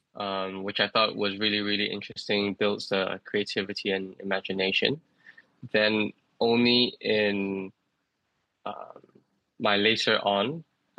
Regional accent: Singapore; I'm a Singaporean toy maker.

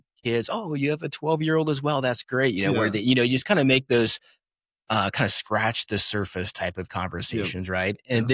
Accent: Weeping Water, Nebraska, United States; So in me, I grew up in Weeping Water.

